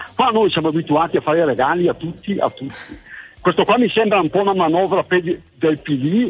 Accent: Zurich, Switzerland; born there; I miei genitori quando erano giovani sono emigrati in Svizzera. Io sono nato a Zurigo, sono riuscito a mantenere la doppia cittadinanza

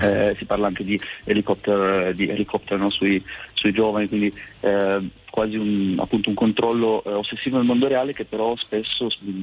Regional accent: Turin, Piedmont, Italy; moved away as an adult; now in Forlì, Italy; io sono al secondo anno di scienze diplomatiche qui a Unibo, però il campus di Forlì, sono di Torino, quindi sono fuori sede.

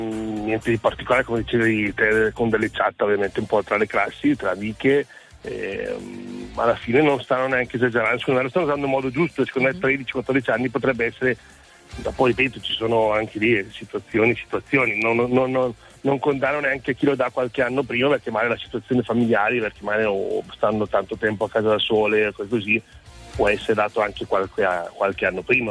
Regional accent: Peia, Lombardy, Italy; Vengo da Peia, provincia di Bergamo.

